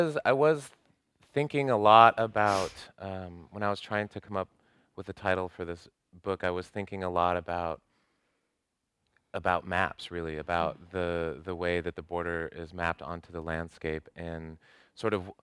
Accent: Southwest, United States; I didn't grow up right on the border. I grew up in the Southwest.

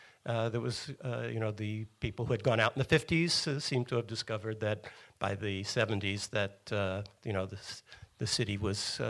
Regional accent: New York, United States; moved away as an adult; I guess I'm supposed to say I'm a New Yorker because I grew up in New York.

